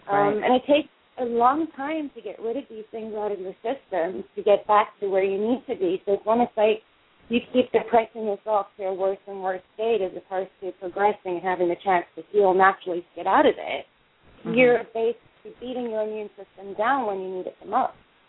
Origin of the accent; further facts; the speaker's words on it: South Africa; I am originally from South Africa.